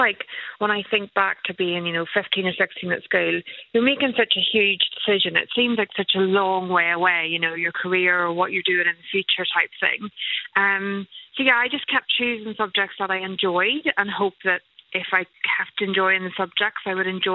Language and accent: English; Northern Ireland, United Kingdom; as a Northern Irish female, like my voice stood out on the background of male voices.